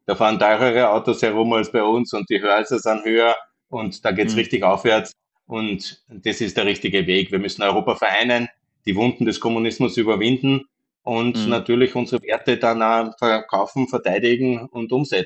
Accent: Linz, Upper Austria, Austria; ich bin in Linz aufgewachsen. Das war eine arme, kleine Industriestadt in Österreich in den 80ern.

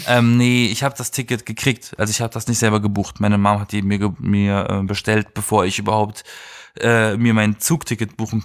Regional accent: Baden-Baden, Baden-Württemberg, Germany; In meiner Heimatstadt Baden-Baden ist der Bahnhof am Arsch der Stadt.

